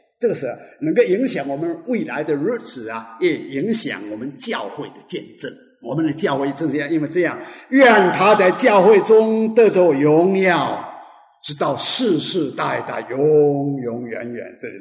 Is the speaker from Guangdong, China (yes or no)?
no; Fujian, China; 你看，我是福建人